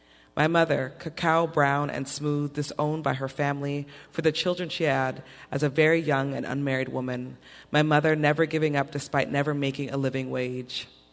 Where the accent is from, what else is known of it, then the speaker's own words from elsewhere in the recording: Los Angeles, California, United States; My hometown, LA all day.